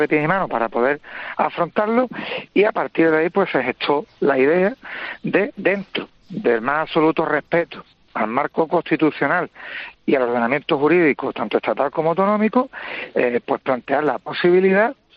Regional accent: Cádiz, Andalusia, Spain; nos sentimos todos, tanto andaluces como gaditanos, y lo que estamos planteando es simplemente que se nos dé pues las herramientas para que nuestra ciudad se pueda desarrollar

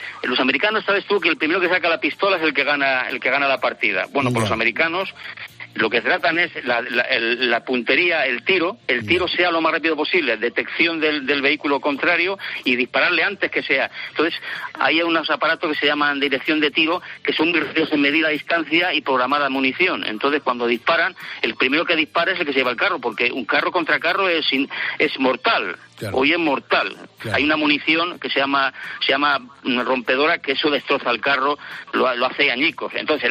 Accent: Galicia, Spain; yo soy gallego

